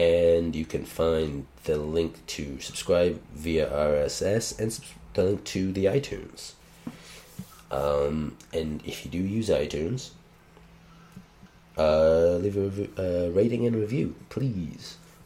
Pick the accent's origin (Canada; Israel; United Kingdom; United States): Canada; because we're Canadian, I believe the only one is Toronto